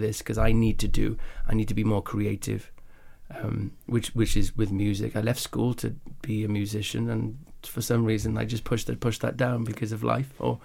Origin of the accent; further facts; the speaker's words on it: Wales, United Kingdom; like I grew up in Wales